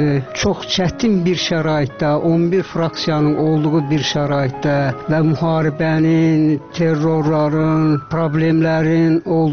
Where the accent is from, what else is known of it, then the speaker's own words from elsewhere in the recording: Georgia; Mən özüm Gürcüstanda böyümüşəm. Ömrümün bir hissəsi Tbilisdə keçib.